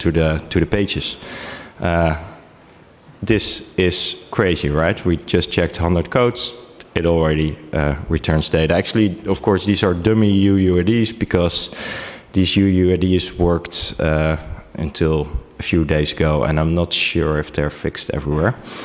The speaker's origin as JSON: {"language": "English", "country": "Netherlands", "said": "from Netherlands"}